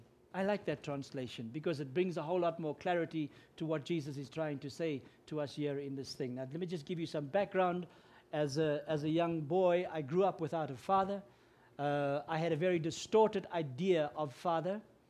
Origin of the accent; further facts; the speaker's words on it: South Africa; first language Afrikaans; English is a second language; They taught it to us in my mother tongue, which is Afrikaans. English is not my first language.